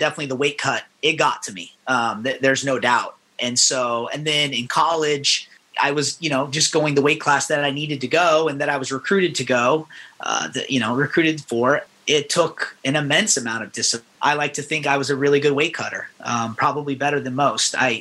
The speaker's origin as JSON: {"language": "English", "town": "Las Vegas", "region": "Nevada", "country": "United States", "tie": "born or raised there", "said": "It's like I grew up in Las Vegas. I went to Arizona State. Tempe and Las Vegas are very similar."}